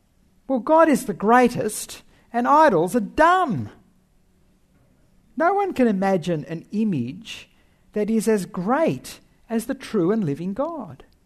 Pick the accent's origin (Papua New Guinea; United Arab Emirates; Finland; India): Papua New Guinea; I grew up in Papua New Guinea, where the people used to be mostly animistic.